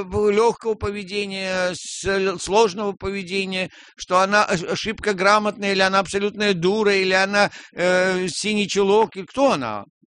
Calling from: Saratov, Saratov Oblast, Russia; мне 14 лет, я из Саратова.

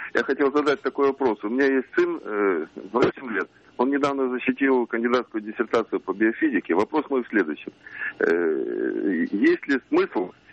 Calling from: Moscow, Russia; я звоню из Москвы.

